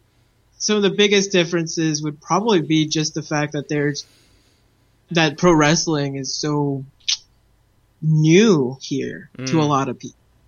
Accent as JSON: {"language": "English", "town": "Phoenix", "region": "Arizona", "country": "United States", "moved": "as an adult", "lives_now": "Harbin, China", "said": "I'm from Phoenix, Arizona."}